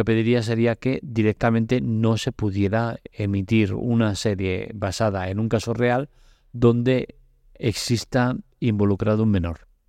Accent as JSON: {"language": "Spanish", "town": "Barcelona", "region": "Catalonia", "country": "Spain", "said": "me toca de cerca porque yo soy de Barcelona"}